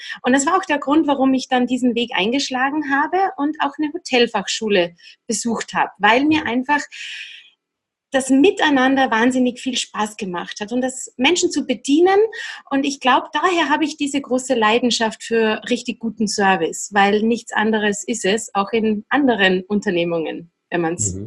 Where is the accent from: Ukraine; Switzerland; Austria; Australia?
Austria; Wintersaison bei uns in Österreich oder in der Schweiz natürlich sehr beliebt.